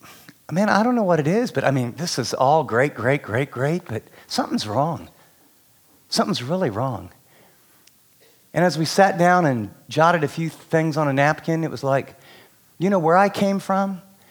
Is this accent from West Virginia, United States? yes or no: yes; West Virginia, United States; we came from West Virginia where like a mega church is like 200 people.